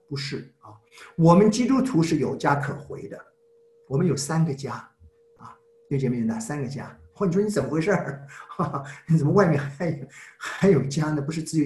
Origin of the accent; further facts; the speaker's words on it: Shanghai, China; 我是广东人嘛，其实啊，那我在上海长大，就是那我爷爷的故乡呢，我问来问去，我一直知道的是在什么呢？广东南海啊，佛山啊